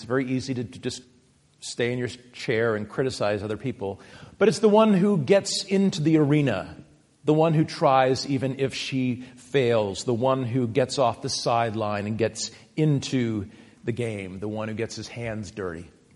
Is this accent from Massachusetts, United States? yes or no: yes; Massachusetts, United States; I grew up on the North Shore, and sometimes when I was young, my family would go to this restaurant in Salem called Roosevelt's.